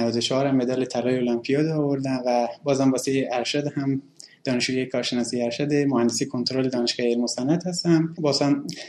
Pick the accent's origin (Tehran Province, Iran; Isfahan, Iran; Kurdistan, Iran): Kurdistan, Iran; Sanandaj; خب من در سال 1370 در شهر سنندج استان کردستان به دنیا اومدم و تحصیلات ابتدایی رو در یک مدرسه عادی در شهر سنندج طی کردم